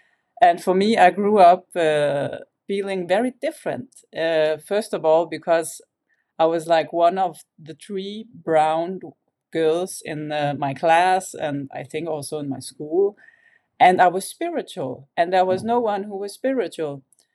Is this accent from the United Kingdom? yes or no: no; Denmark; My background is Palestinian, but I was born and raised in Denmark. And the first 10 years of my life, it was very Arabic, traditional way I was raised. And after I was 10 years old, it was more like modern, not so much religion